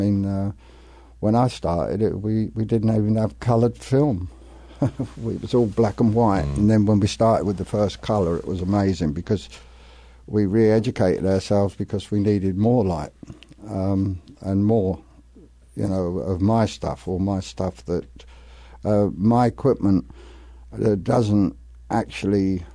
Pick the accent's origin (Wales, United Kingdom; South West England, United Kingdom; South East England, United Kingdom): South East England, United Kingdom; Shepperton; born there; I was born in Shepperton, which is in South London. And the one thing we had there was a big film studios, which was actually the only place of work in our village.